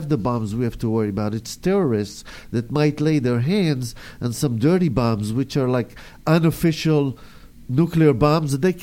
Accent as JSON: {"language": "English", "country": "Israel", "said": "No, I'm from Israel."}